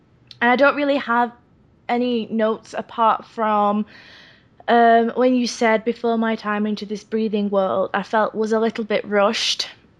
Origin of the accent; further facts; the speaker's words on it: Wigan, North West England, United Kingdom; we're both from Wigan.